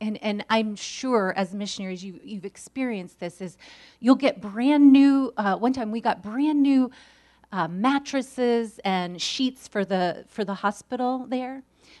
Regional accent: United States; I mean, I'm an American.

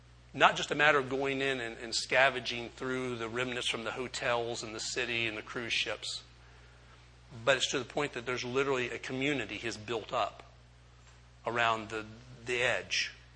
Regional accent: Orlando, Florida, United States; I grew up in Orlando

